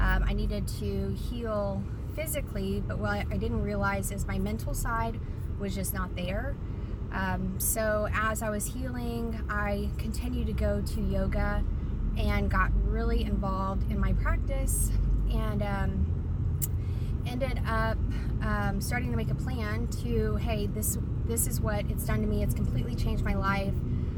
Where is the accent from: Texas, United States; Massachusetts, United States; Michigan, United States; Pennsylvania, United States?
Texas, United States; Houston; I am originally from the Houston area, have traveled quite a bit, lived in different places around Texas.